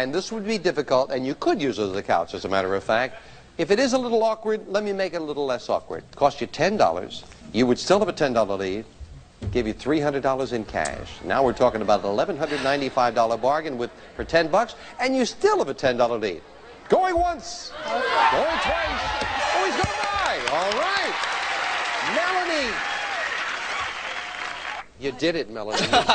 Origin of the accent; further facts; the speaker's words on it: Philadelphia, Pennsylvania, United States; I thought it was the Monongahela, but then I was from Philadelphia.